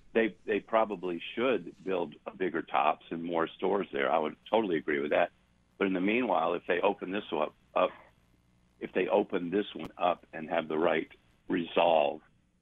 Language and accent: English; United States; I was like shocked as an American.